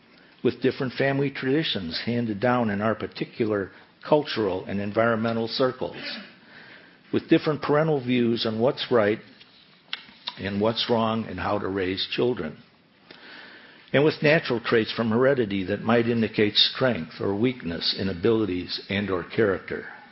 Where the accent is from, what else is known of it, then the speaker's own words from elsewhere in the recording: Chicago, Illinois, United States; I grew up in Chicago, and on the far west side, the residential streets were not wide enough for cars to pass